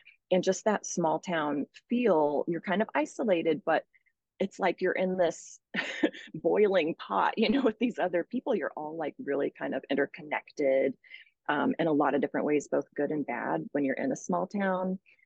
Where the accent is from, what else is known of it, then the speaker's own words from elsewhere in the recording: Missouri, United States; also born or lived in Midwest; I grew up in the Midwest and the Ozarks, and I moved down to a very isolated part of rural Missouri, Ozark County, down by the Arkansas border when I was young.